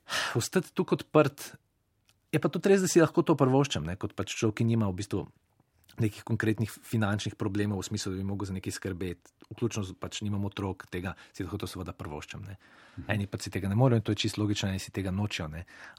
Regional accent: Novo Mesto, Southeast Slovenia, Slovenia; jaz nisem kot mulc v Novem mestu, ki nisem bil tako pogumen, da bi se kdaj zapeljal v Ljubljano

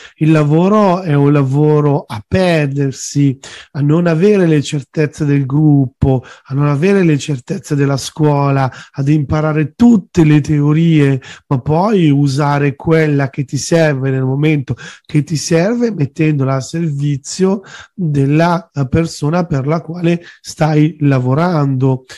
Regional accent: Campania, Italy; sono napoletano e un odiatore quindi di me stesso.

